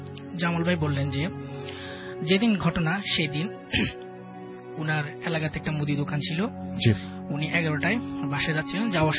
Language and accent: Bangla; Comilla, Chittagong Division, Bangladesh; now in Dhaka, Bangladesh; কুমিল্লা থেকে এসেছি, কিন্তু ঢাকার মহাখালীতে থাকি।